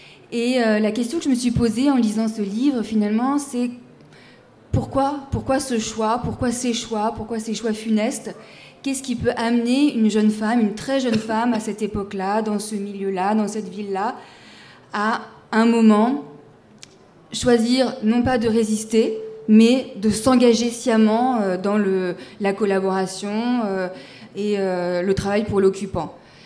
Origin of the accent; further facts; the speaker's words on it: Chartres, Centre-Val de Loire, France; born there; je suis née à Chartres et je la connais depuis toujours.